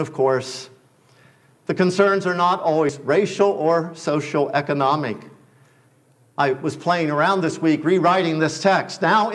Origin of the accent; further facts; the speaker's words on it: Loveland, Ohio, United States; I grew up in Loveland, Ohio, this tiny little town in the middle of nowhere, but man, we were superior to those from Branch Hill.